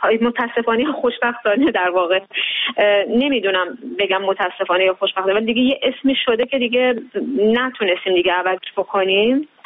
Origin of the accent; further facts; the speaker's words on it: Iran; now in Austria; واسه همین شد که از ایران اومدیم به اتریش.